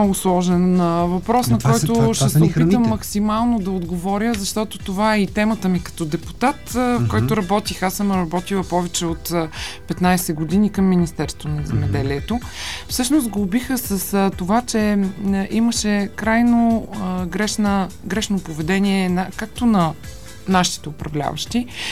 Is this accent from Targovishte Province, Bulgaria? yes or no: no; Plovdiv, Plovdiv Province, Bulgaria; Аз съм от Пловдив и така са ме научили в околните села